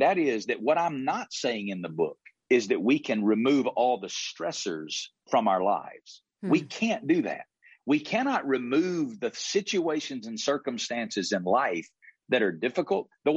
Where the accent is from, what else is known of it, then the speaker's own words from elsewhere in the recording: Bible Belt, United States; you know, I'm from the Bible Belt, and the Bible Belt churches are viewed very positively.